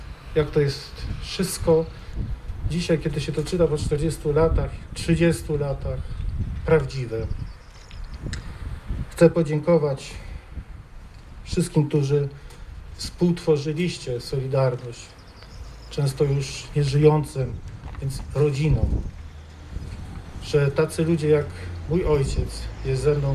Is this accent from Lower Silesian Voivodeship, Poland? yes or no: no; Łubianka, Kuyavian-Pomeranian Voivodeship, Poland; Jak pochodzę z tej gminy, z Łubianki